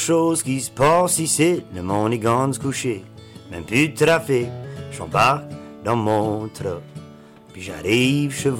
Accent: Barachois, New Brunswick, Canada; Ma mère vient de Barachois. Moi, mm-hmm. j'ai grandi à Barachois.

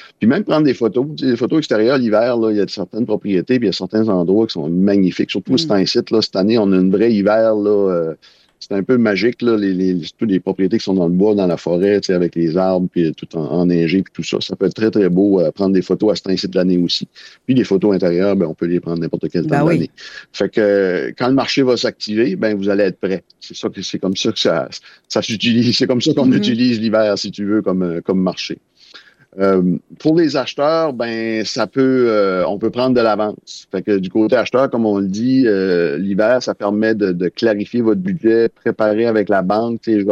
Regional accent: Caraquet, New Brunswick, Canada; Moi, je viens de Caraquet, ça va être à droite. C'est ça. C'est le côté de la mer.

